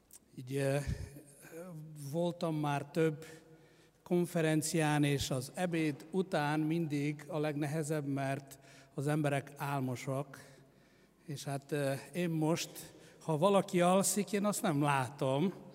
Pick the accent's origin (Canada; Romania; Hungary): Romania; Transylvania; Én magam Erdélyben születtem, Ceausescu idejében egy árvaházban növekedtem föl.